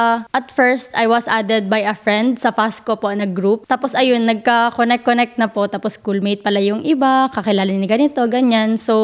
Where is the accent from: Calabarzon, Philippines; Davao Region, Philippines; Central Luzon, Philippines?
Davao Region, Philippines; Davao; I'm actually from Davao, so we have our small community here, like mga Bisaya po. We call this like our Bisdak community.